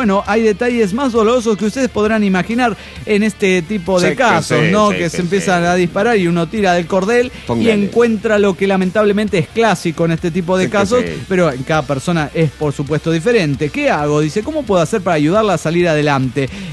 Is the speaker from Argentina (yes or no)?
no; Pachuca, Hidalgo, Mexico; de Pachuca, Hidalgo, México.